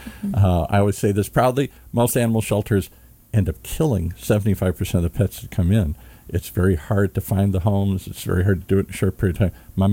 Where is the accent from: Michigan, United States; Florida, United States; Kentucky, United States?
Michigan, United States; I grew up in Michigan.